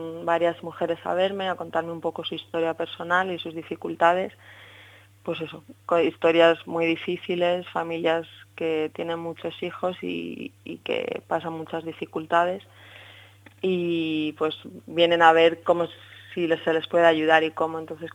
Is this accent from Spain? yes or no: yes; Spain; yo creo que siendo españoles, con un poco, entre comillas, nuestra gracia, comparado con Europa, sí que somos bastante más acogedores.